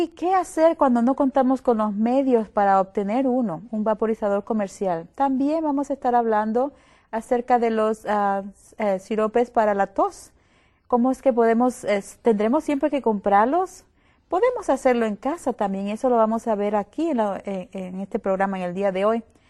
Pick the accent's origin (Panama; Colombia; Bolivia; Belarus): Panama; now in Wildwood, United States; Soy de Panamá.